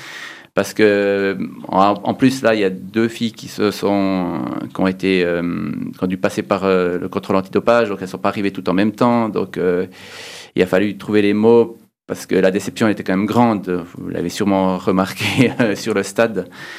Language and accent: French; Switzerland; en tant que Suisse, on est dans la précision, puisqu'on est quand même le pays des montres.